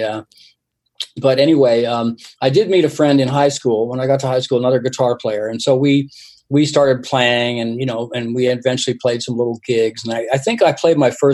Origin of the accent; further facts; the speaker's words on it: Ottawa, Ontario, Canada; also born or lived in Toronto; now in United States; where I grew up, I was born in Toronto, but I spent most of my early years in Ottawa because my dad was in the military.